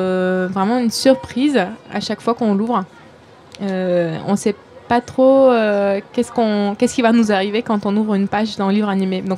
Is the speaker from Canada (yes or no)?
no; Lithuania; moved away as an adult; now in Paris, France; Moi, je viens de la Lituanie. Je suis née là-bas, j'ai grandi là-bas, j'ai commencé mes études là-bas et ensuite je suis venue pour continuer mes études à Paris.